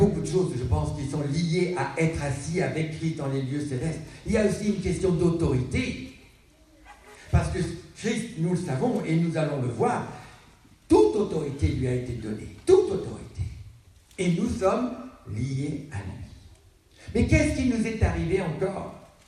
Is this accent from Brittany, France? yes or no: no; Grand Est, France; on marche dans les vignes chez nous, en Alsace.